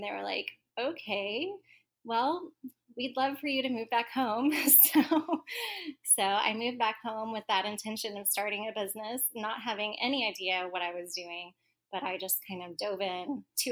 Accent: Oklahoma, United States; also born or lived in Dallas; I grew up in Oklahoma, went to college in Dallas

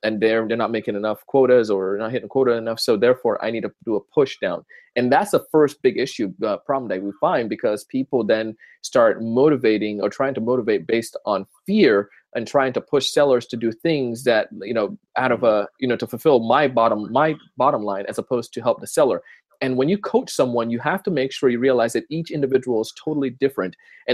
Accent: Florida, United States; also born or lived in Jamaica; believe it or not, I was born in Jamaica and I grew up in Florida.

